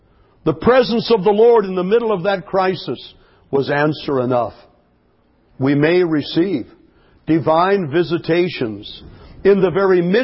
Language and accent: English; Lompoc, California, United States; A couple of days later, I got a thick envelope in the mail from my hometown. I've never found out who. It had no return address. I saw the postmark, Lompoc, California.